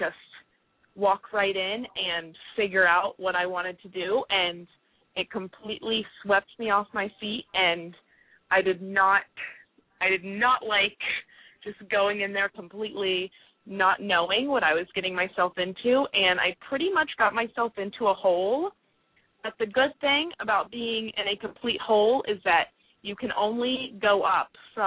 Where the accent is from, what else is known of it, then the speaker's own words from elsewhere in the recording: Williamsburg, Virginia, United States; Hello, I am from Williamsburg, Virginia. I am almost 19 years old